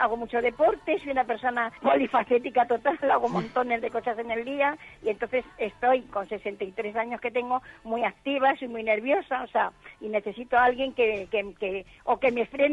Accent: Madrid, Community of Madrid, Spain; also born or lived in Málaga; Que soy madrileña, pero que tengo una casa en Málaga, entonces me siento un poco flamenquilla.

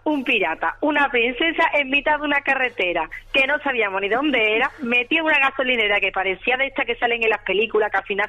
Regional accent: Spain; yo soy española a muerte, yo independentista, regionalista, nada.

